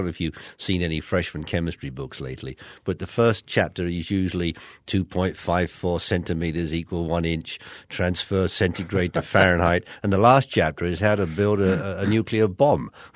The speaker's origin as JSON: {"language": "English", "region": "England", "country": "United Kingdom", "lives_now": "United States", "said": "I'm from England. I land up in West Texas."}